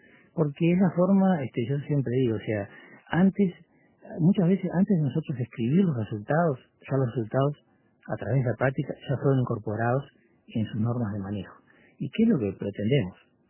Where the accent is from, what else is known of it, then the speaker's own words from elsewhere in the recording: Paysandú, Uruguay; de Paysandú. Soy generación 79